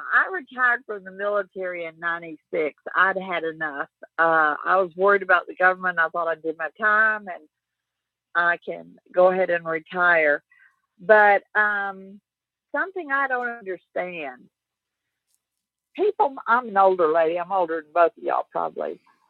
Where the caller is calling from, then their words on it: Arkansas, United States; I'm calling from Arkansas.